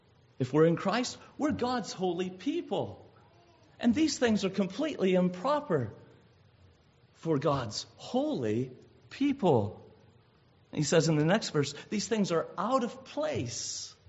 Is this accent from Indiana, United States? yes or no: yes; Indiana, United States; I'm a neighbor. I'm an American. I'm a Hoosier.